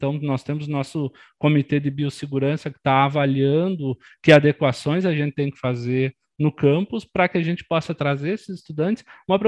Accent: Espumoso, Rio Grande do Sul, Brazil; also born or lived in Santa Maria; Saí de Espumoso, tive que ir para Santa Maria, trabalhar em Santa Maria, para ter um meio de subsistência, para daí conseguir cursar engenharia.

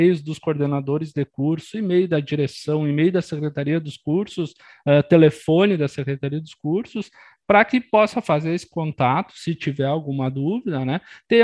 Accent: Espumoso, Rio Grande do Sul, Brazil; also born or lived in Santa Maria; Saí de Espumoso, tive que ir para Santa Maria, trabalhar em Santa Maria, para ter um meio de subsistência, para daí conseguir cursar engenharia.

